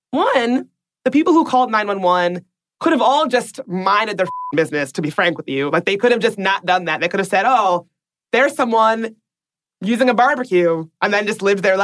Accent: Washington, District of Columbia, United States; Another, in my hometown of Washington, D.C., a white woman called park security

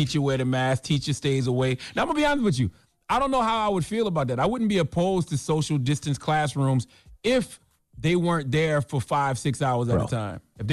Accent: Moncks Corner, South Carolina, United States; You know, that's my home state as well. I was on the Isle of Palms. I was in my hometown of Mount's Corner.

